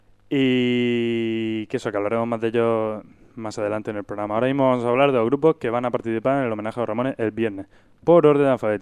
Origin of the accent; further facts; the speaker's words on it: Region of Murcia, Spain; somos de Murcia y en Murcia hay más rockeros que...